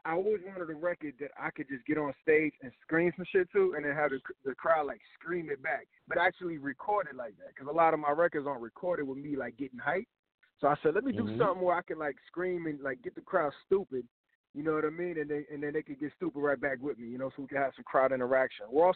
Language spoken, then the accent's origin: English; Tampa, Florida, United States; So right, I'm from Tampa, Florida, and I've been in Miami for a while. So I'm really from like Florida in general. So I'm calling right now from Tampa, Florida.